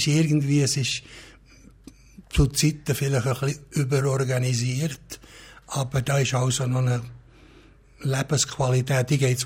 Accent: Switzerland; Als Schweizer Koch war das zu dieser Zeit überhaupt kein Problem gewesen.

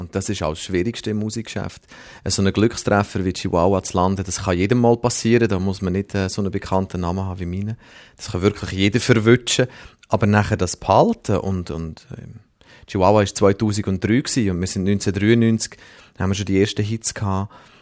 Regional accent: Switzerland; accent: Lucerne-Aargau Swiss German; Und ich habe so einen Luzerner Aargauer Dialekt, der ist nicht so gesangsfreundlich.

